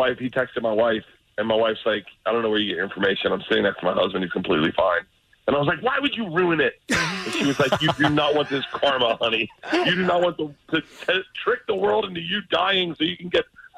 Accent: Tampa, Florida, United States; my buddy that I grew up with in Tampa

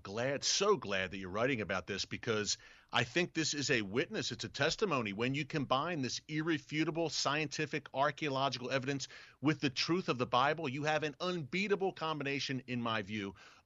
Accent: Philadelphia, Pennsylvania, United States; I grew up in Northeast Philadelphia, my wife and I, and we lived outside of the D.C. swamp for about 17 years. We just moved home to the Philadelphia area over the summer

